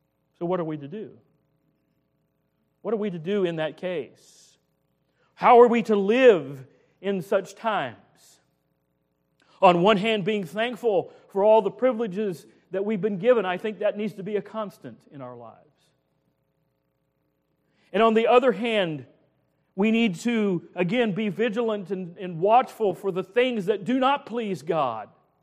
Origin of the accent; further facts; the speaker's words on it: United States; I am thankful that I am an American.